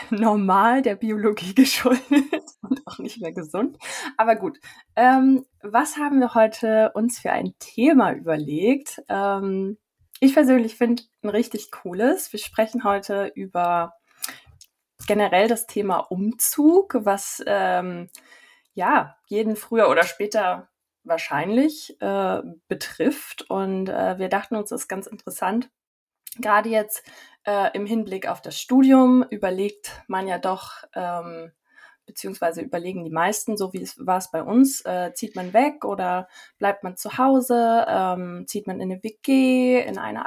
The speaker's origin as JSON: {"language": "German", "region": "Saxony", "country": "Germany", "tie": "born or raised there", "said": "ich bin ja doch bei Leipzig aufgewachsen"}